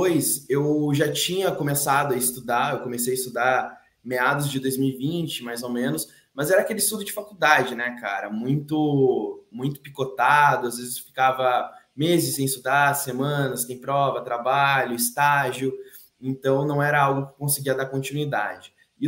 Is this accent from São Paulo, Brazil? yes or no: no; Curitiba, Paraná, Brazil; eu sou curitibano, tenho 26 anos, sou formado em Direito pela Federal do Paraná